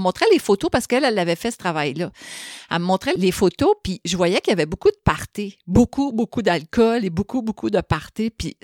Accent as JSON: {"language": "French", "town": "Laval", "region": "Quebec", "country": "Canada", "also_born_or_lived": "Sainte-Thérèse", "said": "Moi, je viens de Laval-Ouest, là, fait que, puis de Sainte-Thérèse, j'ai rien contre ces deux places-là, je viens de là"}